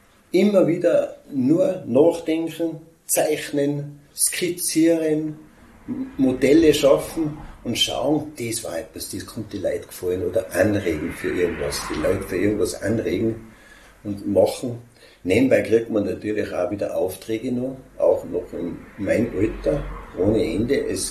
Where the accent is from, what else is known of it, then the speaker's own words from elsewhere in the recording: Hochfilzen, Tyrol, Austria; Wo ich herkomme, bin ein echter Hochfilzer.